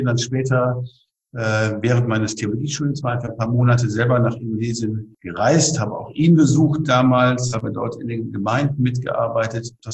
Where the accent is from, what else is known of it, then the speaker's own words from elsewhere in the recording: Schüttorf, Lower Saxony, Germany; in meiner Heimatgemeinde in Schüttorf, in der Grafschaft Bentheim, wo ich aufgewachsen bin.